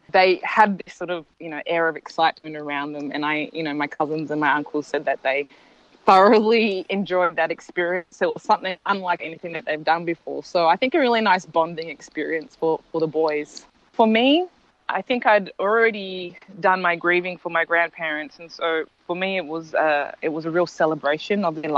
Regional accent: Australia; growing up in Australia

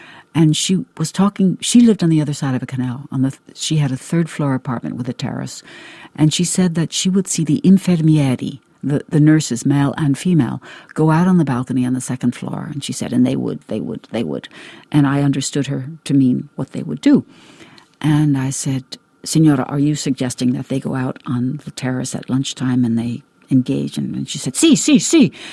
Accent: United States; I, as the American, think that the idea of people engaging in some sort of a sexual activity in public is an offense to public decency

